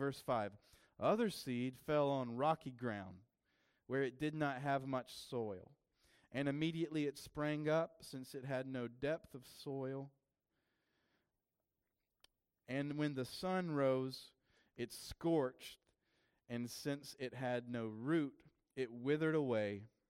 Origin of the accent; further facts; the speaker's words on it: the South, United States; You ever met I'm from the South, and I know several farmer kind of guys.